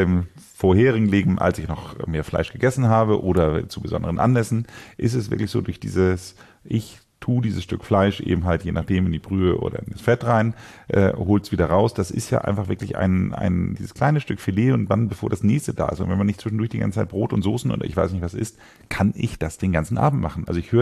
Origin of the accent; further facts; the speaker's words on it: Hamburg, Germany; also bei uns in Hamburg